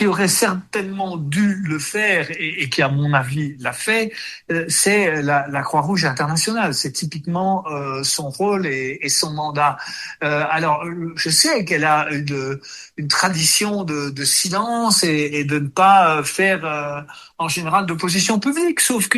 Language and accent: French; Belgium; moi, en tant que Belge, je ne souhaite pas qu'ils viennent en Belgique et en Europe.